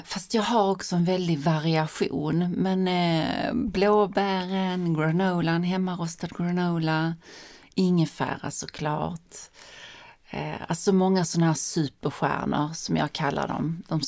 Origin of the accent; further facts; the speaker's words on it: Skåne, Sweden; När jag växte upp i Skåne och så.